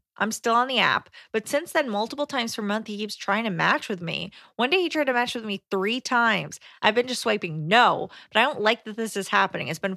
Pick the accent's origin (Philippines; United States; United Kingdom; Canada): Canada; I'm Canadian.